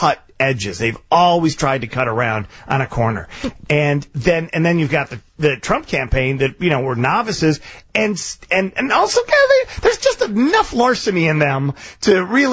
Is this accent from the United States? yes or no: yes; United States; As an American, here's the problem.